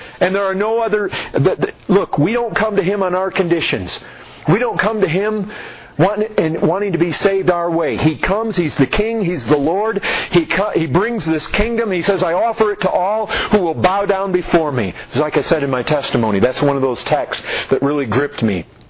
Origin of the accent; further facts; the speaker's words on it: Michigan, United States; I grew up in Michigan, fishing all the time.